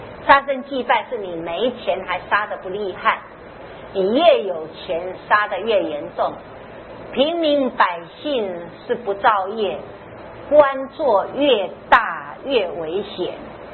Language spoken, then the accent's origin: Chinese; China; 我们中国人很奇怪，人死了要请客吃饭的